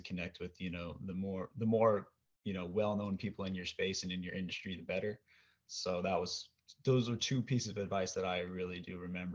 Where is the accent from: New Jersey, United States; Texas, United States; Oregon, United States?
Oregon, United States; So he grew up in Oregon, and I'm from Oregon.